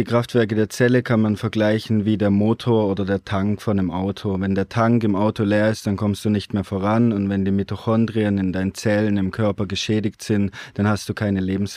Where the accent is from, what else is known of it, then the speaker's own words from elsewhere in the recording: Southern Germany, Germany; ich bin 23, komme aus Süddeutschland.